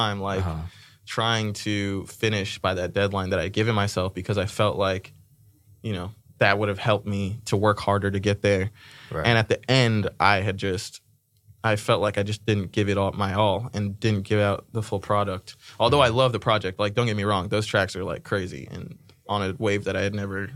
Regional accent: Foothill Ranch, California, United States; also born or lived in Inglewood, United States; Born in Inglewood, but raised in Orange County. Okay. So I was raised in a city called Foothill Ranch. And it's a little tiny suburb in the hills

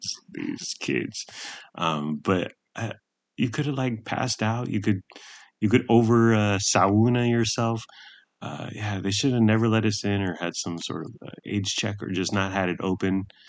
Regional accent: San Diego, California, United States; So I'm from the Tony suburbs in San Diego, and we had a swim and tennis club.

